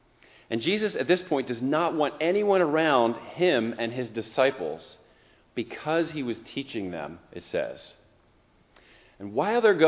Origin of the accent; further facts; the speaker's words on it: Waynesboro, Pennsylvania, United States; snowy days just like this in my hometown and at my elementary school that someone would always say, "Let's play King of the Hill." And in the back playground of Fairview Elementary in Waynesboro, Pennsylvania